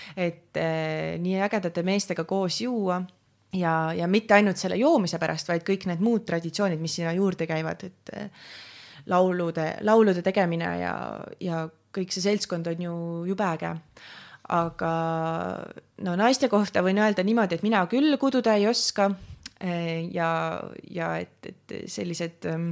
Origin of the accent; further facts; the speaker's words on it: Tallinn, Harju County, Estonia; olen Tallinnast pärit ja seal ei ole need nii teemas nii öelda või ei kipu esile kui siin Tartus.